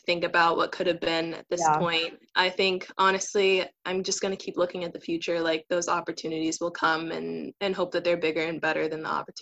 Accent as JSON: {"language": "English", "town": "San Diego", "region": "California", "country": "United States", "tie": "born or raised there", "said": "Yeah, I'm from San Diego, California. I went to Rancho Bernardo High School."}